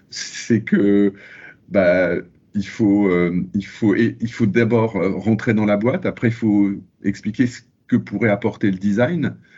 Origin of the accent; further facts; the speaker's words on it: northern France, France; now in Paris, France; je venais du nord de la France, j'ai fait les Beaux-Arts de Tourcoing